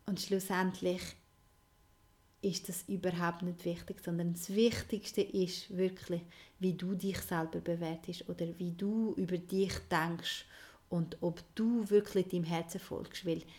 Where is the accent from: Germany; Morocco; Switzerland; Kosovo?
Kosovo; komme ich ja aus Kosovo und dort ist noch mehr so vorgegeben, wie man sein Leben gestalten soll oder welchen Weg soll man gehen.